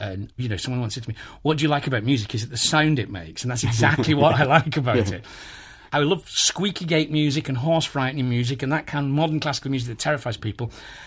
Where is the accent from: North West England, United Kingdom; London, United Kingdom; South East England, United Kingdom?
North West England, United Kingdom; Wigan; I was a sort of autodidact about classical music through libraries, both through the Wigan Library in my hometown, and when I went away to college to do my degree